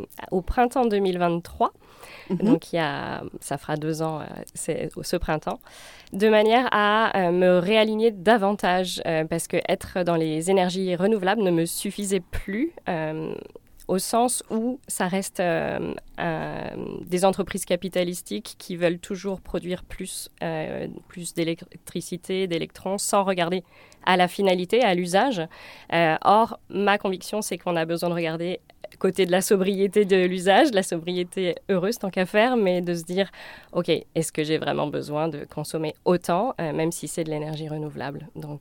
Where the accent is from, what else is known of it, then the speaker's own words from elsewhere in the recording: Nantes, Pays de la Loire, France; also born or lived in Marseille; Eh bien, je suis française, comme ça s'entend probablement. J'ai grandi à Nantes et j'ai fait mes études à Marseille.